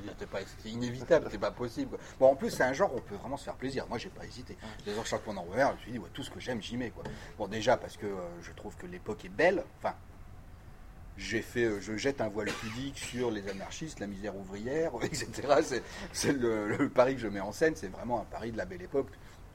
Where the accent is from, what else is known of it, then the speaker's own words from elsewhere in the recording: Nancy, Grand Est, France; Je suis de Nancy, c'est une école que je connais bien.